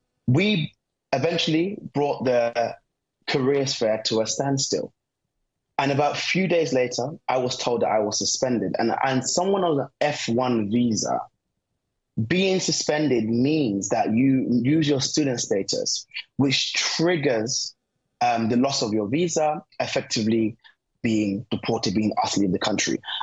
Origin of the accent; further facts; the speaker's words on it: United Kingdom; Yes, I'm Gambian. Yes, I'm British.